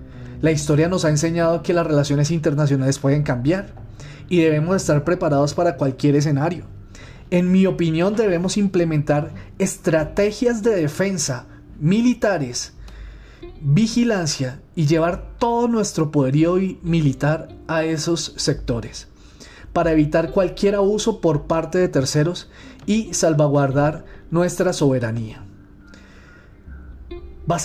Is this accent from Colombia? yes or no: yes; Colombia; Es nuestro deber como ciudadanos colombianos unirnos en la protección de nuestros intereses y mostrar nuestro compromiso con nuestra patria.